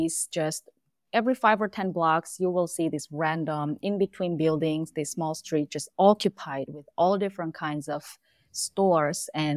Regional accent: South Korea; English is a second language; moved away as an adult; now in United States; So as I told you, I'm from Korea, and I came to US as adult, which means I was born and grew up in Korea. So my whole life and even early adult life was from Korea.

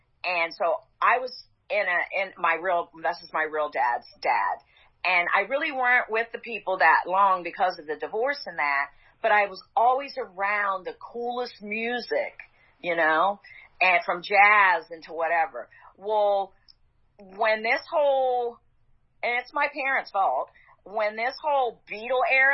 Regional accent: Lima, Ohio, United States; I was born in Lima, Ohio. And I lived there for 15 and a half years and moved.

